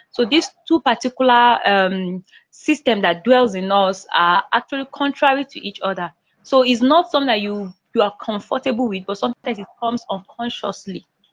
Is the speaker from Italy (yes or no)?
no; Gombe State, Nigeria; from Gombe State.